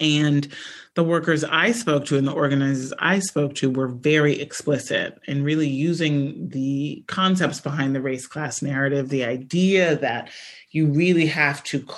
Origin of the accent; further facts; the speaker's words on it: Midwest, United States; I'm from the Midwest. I knew that factory workers in the South were getting a raw deal compared to those in the Midwest.